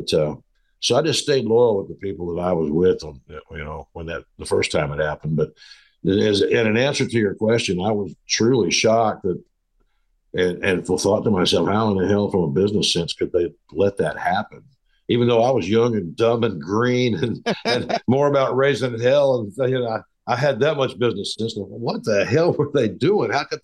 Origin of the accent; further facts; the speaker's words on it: the South, United States; But man, It's just, I grew up in the burbs in the South, man.